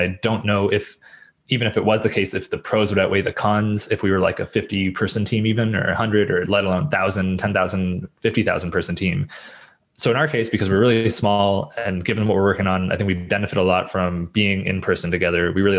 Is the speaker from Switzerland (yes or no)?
no; Canada; now in United States; growing up in Canada and having done 18 or so of those winters